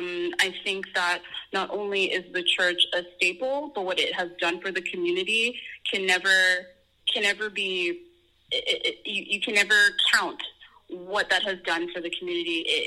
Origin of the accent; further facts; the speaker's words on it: Montreal, Quebec, Canada; I was born and raised in Little Burgundy, and very similar to what you said, growing up, I could walk down the street and see a lot of people that looked like me. I'm a dark-skinned black woman